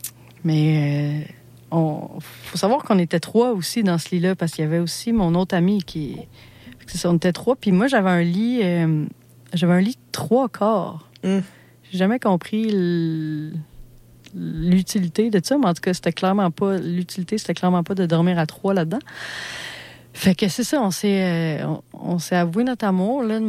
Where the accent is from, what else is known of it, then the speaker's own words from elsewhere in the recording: Sherbrooke, Quebec, Canada; moi, je viens de Sherbrooke, puis j'ai grandi avec une mère monoparentale de 3 enfants